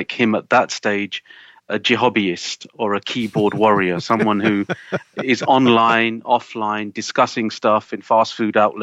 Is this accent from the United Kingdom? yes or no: yes; United Kingdom; What does Islam say about my relationship as a British Muslim living in a secular country that is run by democracy?